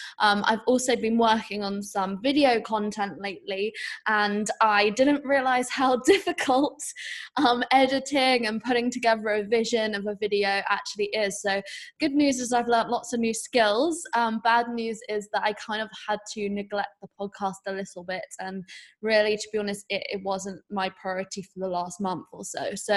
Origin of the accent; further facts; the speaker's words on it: United Kingdom; Maybe it's being British and just having all year round rain and wanting to escape.